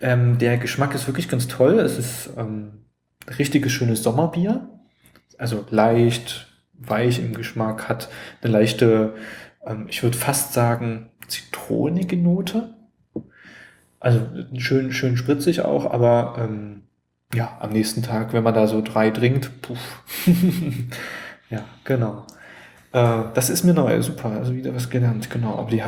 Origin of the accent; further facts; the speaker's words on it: Thuringia, Germany; ich kann meinen Grad der Sozialisation einfach dann nicht überspringen als Thüringer.